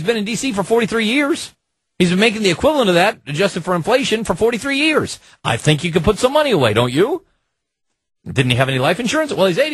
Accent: United States; I want the Italian food, and I'm from America.

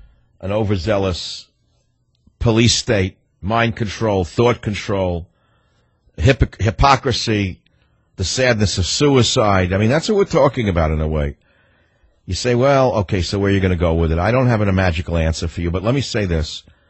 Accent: New York, United States; now in Dallas, United States; this next call from WBAP in Dallas, which is my new hometown. That's right. I'm a New Yorker from Dallas.

